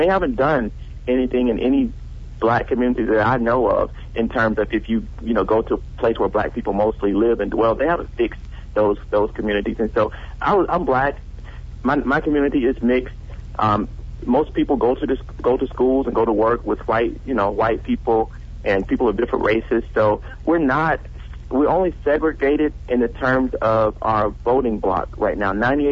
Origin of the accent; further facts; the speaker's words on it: Alabama, United States; Remember, I told you I grew up in Alabama, which was a very poor neighborhood that I grew up in.